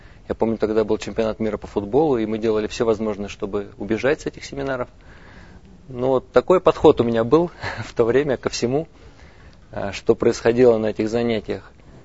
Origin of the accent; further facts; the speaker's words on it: Nizhny Novgorod, Nizhny Novgorod Oblast, Russia; Я из Нижнего Новгорода. … Я помощник пастора в церкви Часовни на Голгофе, Нижний Новгород.